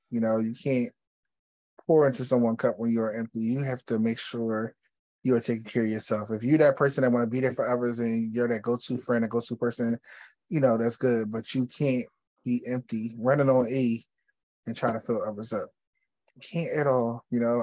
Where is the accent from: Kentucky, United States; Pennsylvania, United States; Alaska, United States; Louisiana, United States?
Pennsylvania, United States; Philadelphia; Well, I'm just in Philadelphia. I'm from Philadelphia, so like I'm just a Phillies